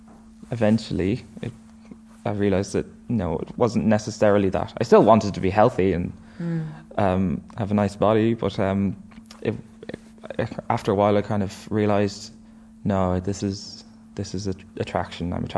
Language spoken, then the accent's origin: English; Dublin, Leinster, Ireland; now in Letterkenny, Ireland; I've lived here for 13 years. I'm originally from Dublin, and we moved here in 2000.